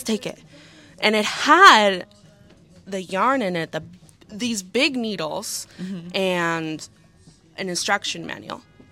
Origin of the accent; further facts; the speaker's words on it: Mexico; now in Orlando, United States; I am here from Orlando, Florida. Oh, nice. But originally, I'm from Mexico. I was raised there, and it's going to have a special place in my heart.